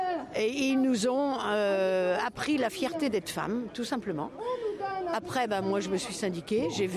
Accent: Saint-Nazaire, Pays de la Loire, France; Je suis de Saint-Nazaire.

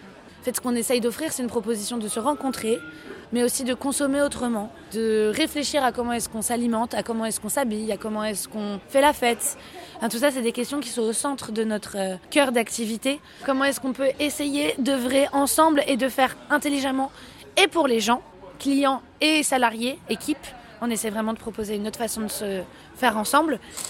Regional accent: Nantes, Pays de la Loire, France; je suis nantaise de ce quartier-là aussi, qui est le quartier de l'île de Nantes, au centre de l'île de Nantes, donc Mangin-Beaulieu, qui a énormément évolué, où j'ai grandi

